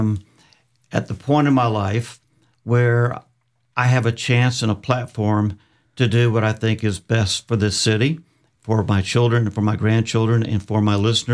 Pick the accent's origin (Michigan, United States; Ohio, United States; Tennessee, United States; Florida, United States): Florida, United States; Jacksonville; No, this is all about Jacksonville to me. I feel like I'm protecting my hometown, the hometown that I love, my family's loved, and my family before me has loved.